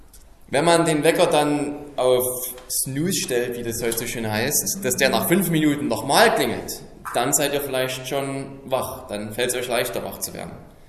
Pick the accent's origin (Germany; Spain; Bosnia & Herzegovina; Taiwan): Germany; Saxony; ich komme aus Sachsen, ich bin 27 Jahre alt, das ist meine Identität. Ich bin Staatsbürger in Deutschland